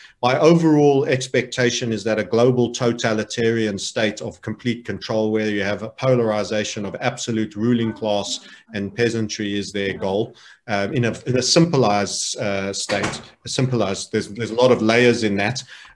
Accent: South Africa; So you might find me in Crimea one of these days, because at least it's sunny there as a South African.

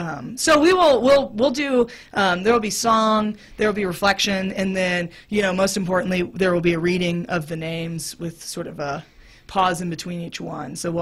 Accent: San Antonio, Texas, United States; but I grew up in San Antonio, and so when I was in college, I would go to this type of event in San Antonio.

